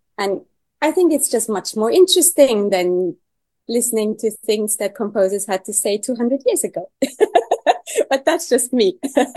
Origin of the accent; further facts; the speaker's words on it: Luxembourg; because I am from Luxembourg, and then I am a composer